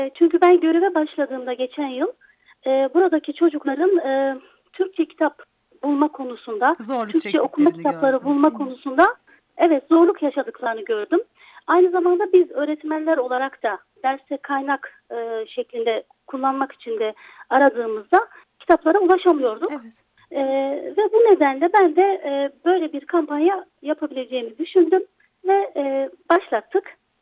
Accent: Zara, Sivas, Turkey; Çünkü ben memleketim Sivas'ın Zara ilçesi.

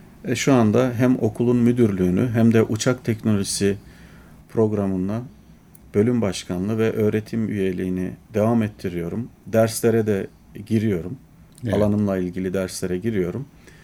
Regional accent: Kemalpaşa, İzmir, Turkey; Ben İzmir Kemalpaşa ilçesi Halil Beyli köyünde doğdum. İlk ve orta öğrenimimi kendi köyümde tamamladıktan sonra

